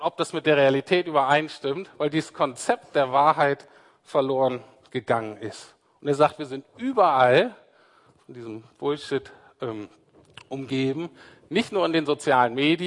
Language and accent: German; Berlin, Germany; dass die eine ganz andere Sensibilität anscheinend haben als ich als Berliner.